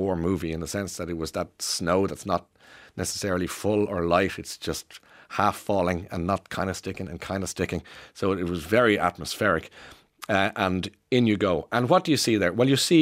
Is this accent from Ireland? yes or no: yes; Ireland; I'm Irish. I missed that memo through the genes.